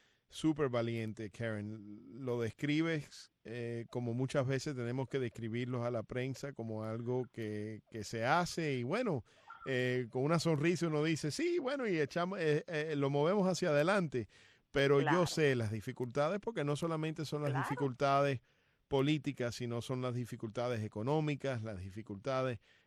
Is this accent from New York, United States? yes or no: no; Hialeah, Florida, United States; yo soy de Hialeah, como mencioné al principio. Y es importante. Hialeah Miami Lakes.